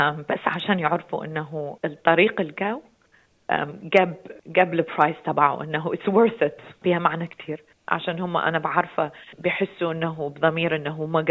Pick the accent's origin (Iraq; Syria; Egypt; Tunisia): Iraq